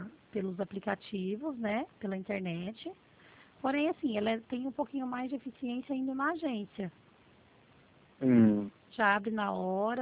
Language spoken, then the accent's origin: Portuguese; São Paulo, Brazil; Eu sou do estado de São Paulo